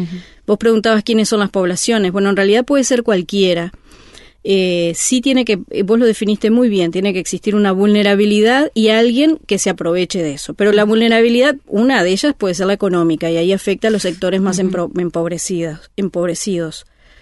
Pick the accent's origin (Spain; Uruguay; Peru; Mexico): Uruguay; Yo soy uruguaya y en Uruguay pasa eso de que acá no pasa nada